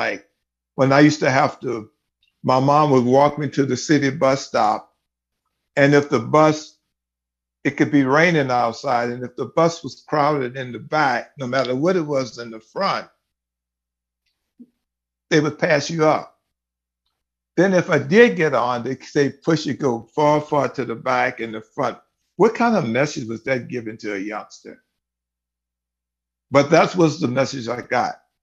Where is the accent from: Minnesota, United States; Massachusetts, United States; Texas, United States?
Texas, United States; Galveston; And I grew up in the oldest city in the state of Texas. I grew up in Galveston, Texas. During those days, I grew up in the days before there was desegregation.